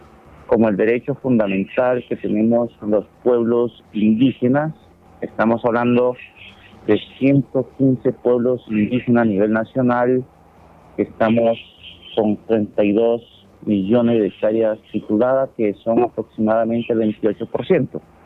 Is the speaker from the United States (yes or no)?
no; Colombia; soy de la Nación Arhuaca de la Sierra Nevada de Santa Marta